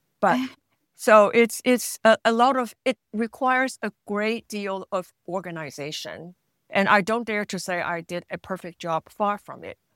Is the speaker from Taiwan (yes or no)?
yes; Taiwan; born there; first language Chinese; English is a second language; I was born in Taiwan, so Chinese is my first language